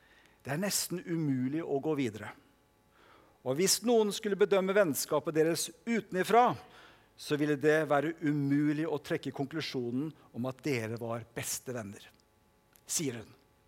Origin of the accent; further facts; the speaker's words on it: DR Congo; now in Norway; Jeg vokste jo opp i Kongo, som, i Afrika, som en del av dere vet.